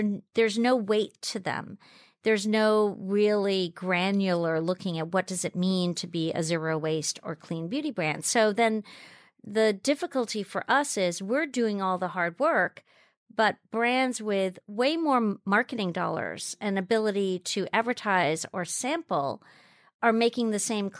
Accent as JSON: {"language": "English", "country": "Jamaica", "tie": "born or raised there", "said": "My story begins where I grew up in Jamaica, West Indies. I was born there. So I grew up in the Blue Mountains"}